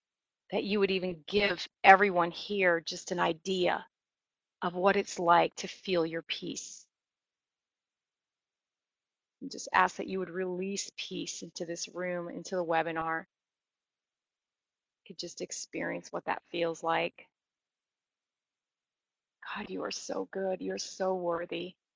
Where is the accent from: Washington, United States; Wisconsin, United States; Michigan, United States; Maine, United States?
Wisconsin, United States; I'm from Wisconsin. You'd think I'm from the Midwest.